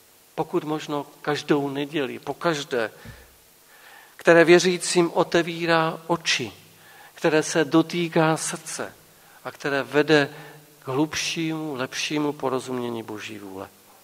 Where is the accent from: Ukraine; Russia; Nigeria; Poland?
Poland; also born or lived in Brno, Czechia; Já Polák, ona Češka